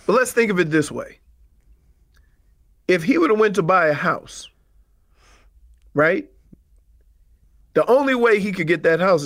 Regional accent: New Orleans, Louisiana, United States; I'm from New Orleans. You can't break me.

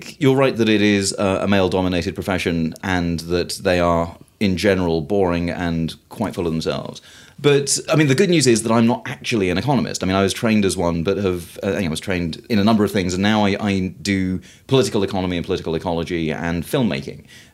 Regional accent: United Kingdom; I'm British

